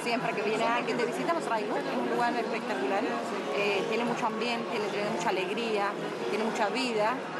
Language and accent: Spanish; Havana, Cuba; now in Costa Rica; No, yo soy cubana, pero vivo en Costa Rica.